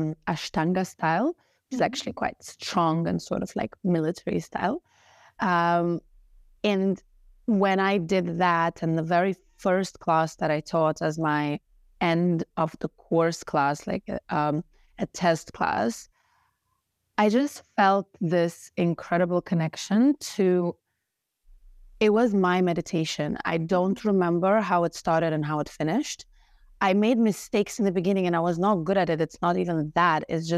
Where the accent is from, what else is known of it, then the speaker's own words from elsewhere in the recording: Lithuania; now in Berlin, Germany; I live in Berlin, and I am from Lithuania.